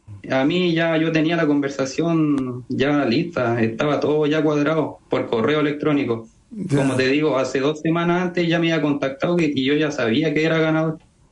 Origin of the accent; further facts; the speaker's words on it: Viña del Mar, Valparaíso, Chile; also born or lived in Iquique; Yo soy iquiqueño de nacimiento, pero toda mi vida he estado acá en Viña del Mar.